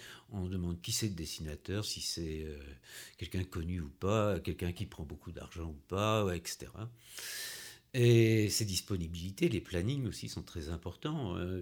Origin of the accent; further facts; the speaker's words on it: Brest, Brittany, France; Oui, chez moi, à Brest.